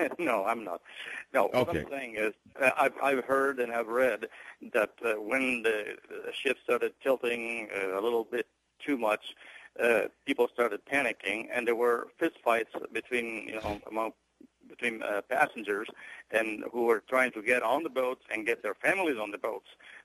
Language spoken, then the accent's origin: English; Italy; English is a second language; now in Florida, United States; Well, I wanted to talk about the Italian ship being born and raised in Italy and moved to Florida about 50 years.